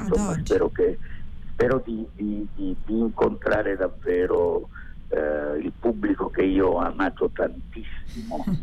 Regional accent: Calabria, Italy; accent: Calabrian; first language Calabrian; dove ho vissuto 45 anni della mia vita, e la Calabria, proprio perché il poemetto è scritto in dialetto calabrese, nella mia lingua madre

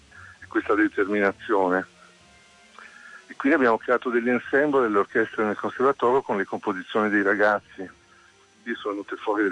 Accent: Varese, Lombardy, Italy; born there; sono nato a Varese, mio nonno è nato a Firenze

